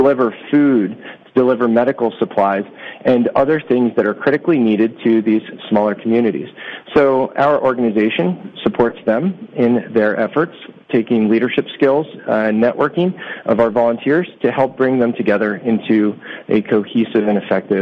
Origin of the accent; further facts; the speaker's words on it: New Jersey, United States; I'm from New Jersey originally, but so living across in PA, that's where we're from.